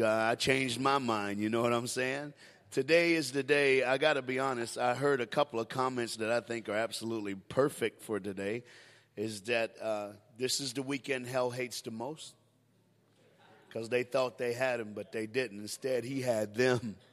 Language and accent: English; United States; But see, I'm an American, so let me put that in American terms.